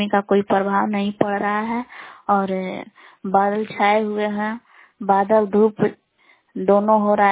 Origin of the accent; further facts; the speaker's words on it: Belaon, Bihar, India; ग्राम बेलाव जिला कैमूर भगवान के निवासी हूँ।